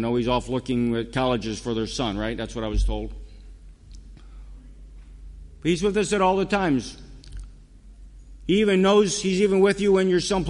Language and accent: English; Maryland, United States; born there; But because I was born in Maryland, so I can go along with that, right?